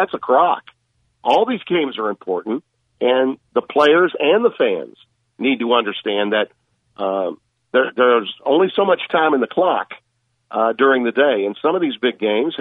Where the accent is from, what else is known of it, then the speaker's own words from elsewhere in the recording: Louisiana, United States; Well, anytime you have that incredible matchup between the two group of five powers in my home state that have hyphens, and I know my friends in Lafayette want to make sure that it's just Louisiana.